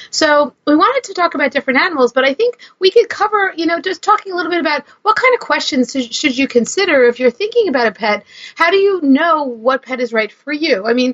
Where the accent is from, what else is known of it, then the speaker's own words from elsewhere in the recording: New York City, New York, United States; And I grew up in New York City, so people in New York City are a little strange about pet rats.